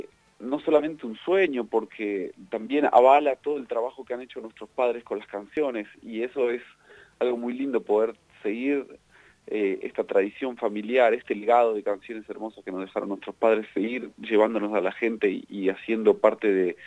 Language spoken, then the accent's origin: Spanish; Argentina; encima siendo Argentina, con tanta rivalidad que a veces tenemos con los chilenos